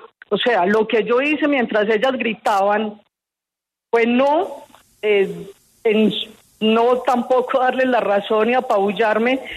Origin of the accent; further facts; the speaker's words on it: Colombia; no permitiendo que tanto los compañeros como los colombianos pudiéramos exponerles nuestra posición de la ponencia positiva